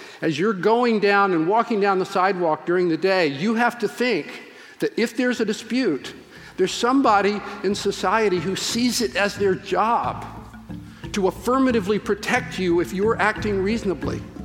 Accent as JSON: {"language": "English", "region": "the South", "country": "United States", "tie": "born or raised there"}